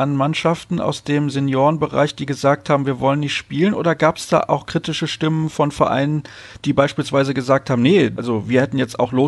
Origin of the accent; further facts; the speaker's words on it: Solingen, North Rhine-Westphalia, Germany; Ich kenne das hier in Solingen, in meiner Heimatstadt.